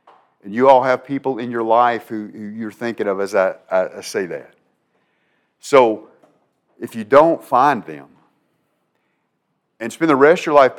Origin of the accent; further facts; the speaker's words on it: Huntsville, Kentucky, United States; A man that preached in the little wooden one-room church I grew up going to in Huntsville, Kentucky. Yeah, Kentucky has a Huntsville too.